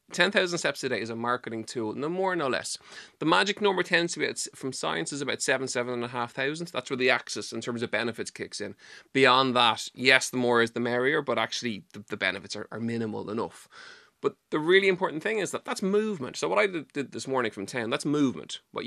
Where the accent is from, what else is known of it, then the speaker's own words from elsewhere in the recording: Dublin, Leinster, Ireland; accent: Dublin; now in West Cork, Ireland; I haven't got the West Cork accent yet, though. I've maintained my Dublin accent.